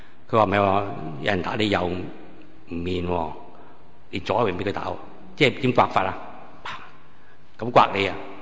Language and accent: Cantonese; Hong Kong